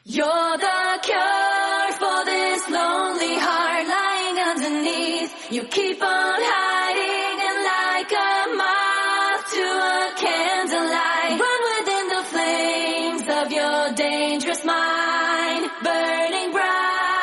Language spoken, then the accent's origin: Spanish; Lerín, Navarre, Spain; de Lerín.